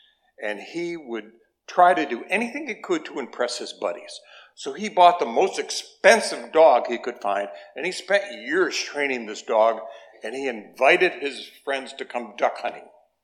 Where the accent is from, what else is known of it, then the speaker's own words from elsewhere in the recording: Vermont, United States; and I grew up in Vermont. Of course, he grew up in the same town.